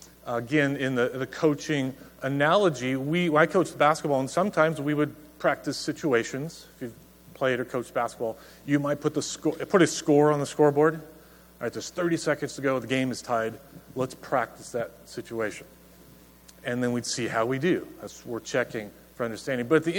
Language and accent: English; Oregon, United States; But I'm from Oregon, and we recycle everything.